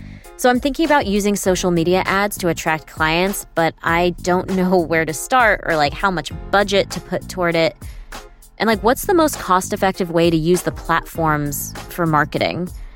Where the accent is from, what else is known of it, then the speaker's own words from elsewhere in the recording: Boston, Massachusetts, United States; from Boston.